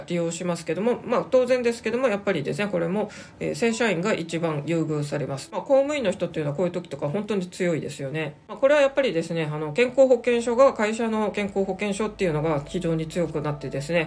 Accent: Sapporo, Hokkaido, Japan; moved away as an adult; now in Saitama, Japan; 私も札幌生まれの札幌育ちです。私も実際にですね、埼玉県に移住するまでは40年プラスアルファで本当にずっと札幌にいました。

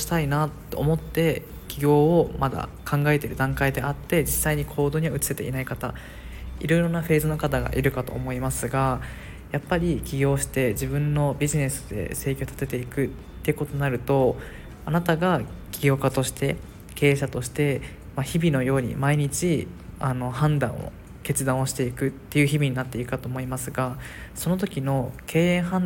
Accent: Okinawa, Japan; also born or lived in Myanmar; もうなんならミャンマーにいられなくなってしまって、結局地元の沖縄に帰るわけですが

